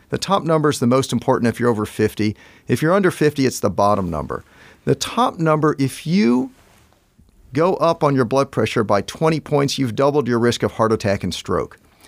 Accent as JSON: {"language": "English", "town": "Houston", "region": "Texas", "country": "United States", "said": "I came from the South. The average African-American in Houston, Texas, ate 12,000 milligrams of sodium a day."}